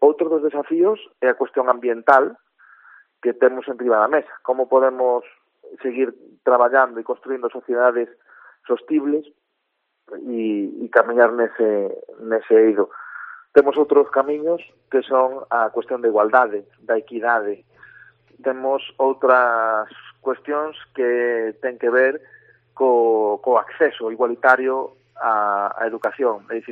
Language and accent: Galician; Ourense, Galicia, Spain; sabes que eu son ourensán e tamén me gusta acordarme de onde veño.